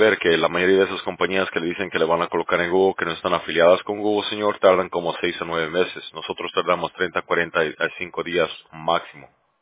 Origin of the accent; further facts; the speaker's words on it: Bolivia; Oh, Centroamérica, no, ese es de Sudamérica, yo soy de Bolivia.